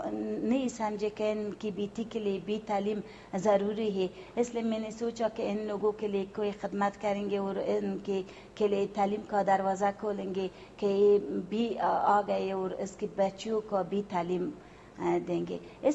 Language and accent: Urdu; Kabul, Afghanistan; Urdu is a second language; 5 دن کے لیے میرا اپنی وطن ہے بہت اچھی لگتی ہے